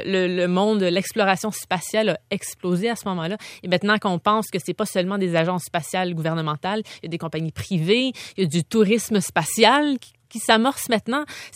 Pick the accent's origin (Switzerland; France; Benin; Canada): Canada; Montreal, Quebec; born there; Et puis, moi, je suis née à Montréal. Donc, c'est pas le ciel étoilé, le plus étoilé qu'on a.